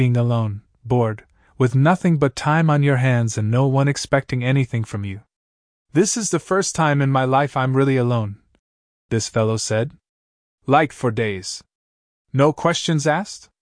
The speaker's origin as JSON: {"language": "English", "country": "United States", "tie": "born or raised there", "said": "because I grew up in the Rocky Mountains, and when I was a kid our house had a roof I could climb onto outside my window"}